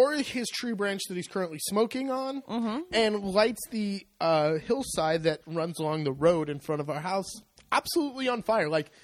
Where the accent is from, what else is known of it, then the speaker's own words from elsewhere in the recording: California, United States; So I grew up in California where you, in the summertime or any time of year, grass fires are burning things